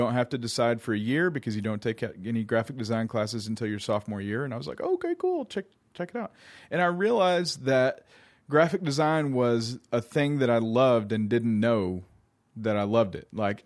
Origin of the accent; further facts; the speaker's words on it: Wears Valley, Tennessee, United States; I grew up in Sevier County, Tennessee, just about, 20, 30 miles up the road from here. And in lovely Wares Valley, which is full of cabins and helicopter rentals